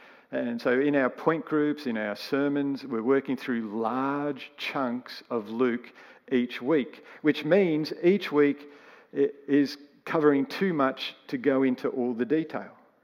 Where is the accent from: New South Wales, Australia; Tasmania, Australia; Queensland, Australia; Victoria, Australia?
New South Wales, Australia; Wollongong; You see, I'm from Wollongong.